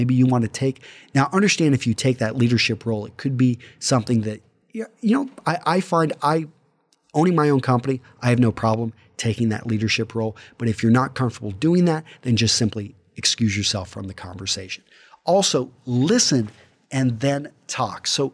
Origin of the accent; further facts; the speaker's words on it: Texas, United States; Maybe this is just where I was brought up. I was brought up in West Texas.